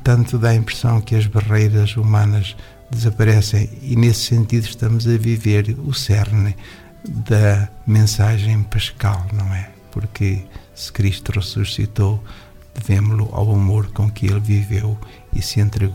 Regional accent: Leiria, Portugal; Eu sou do natural do centro do país, mais concretamente Leiria.

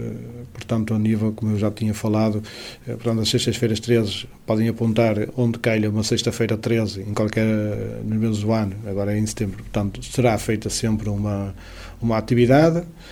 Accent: Portugal; porque sou de Vila do Punho, tenho raízes ancestrais em Vila do Punho, nasci em Vila do Punho, casei em Vila do Punho e tenho família em Vila do Punho

